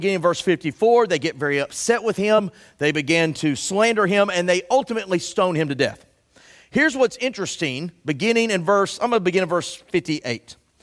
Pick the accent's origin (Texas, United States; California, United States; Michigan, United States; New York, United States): Texas, United States; he now currently lives in the state of North Carolina, but we grew up together out in Texas.